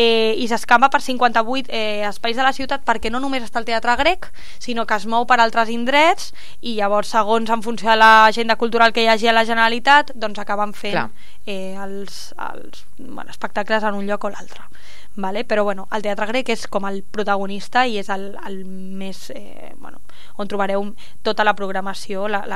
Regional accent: Catalonia, Spain; jo sempre tiro cap a la pela com a bona catalana que sóc

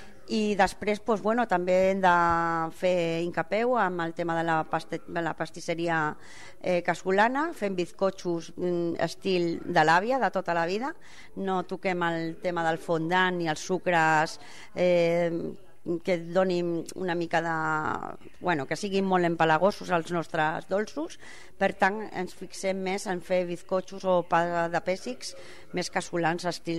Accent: El Prat de Llobregat, Catalonia, Spain; also born or lived in Barcelona; Bueno, jo sóc nascuda a Barcelona de tota la vida, resident del Prat de Llobregat de tota la vida.

